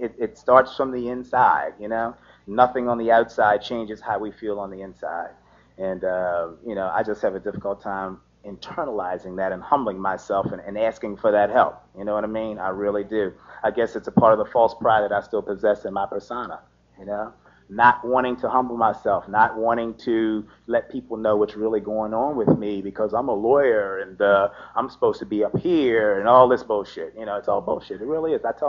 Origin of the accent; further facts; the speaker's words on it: Georgia, United States; Okay, moving right along. I want to introduce our next speaker. You see, I wore the appropriate shirt. I'm from Georgia, but you see, I got on my San Francisco, California.